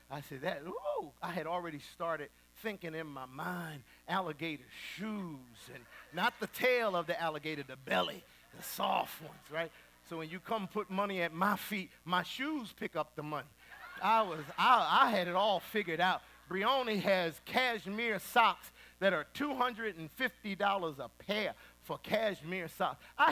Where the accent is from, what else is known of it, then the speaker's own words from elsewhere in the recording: Philadelphia, Pennsylvania, United States; born there; I forgot that I was born in North Philadelphia.